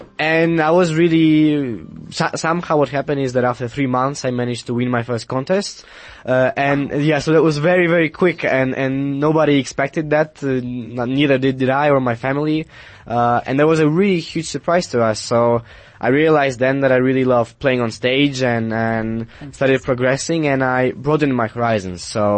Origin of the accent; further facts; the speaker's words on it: Poland; English is a second language; I come from Poland and that is nearly 10,000 kilometers away from here.